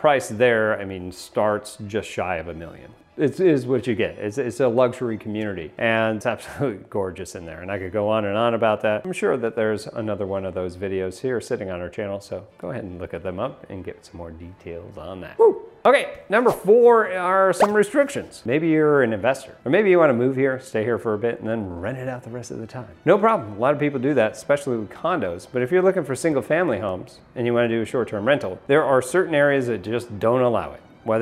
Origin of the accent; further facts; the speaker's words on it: New York, United States; I mean, when I grew up in New York, it was like, I wanna go to Florida during the winter because it's hot down there.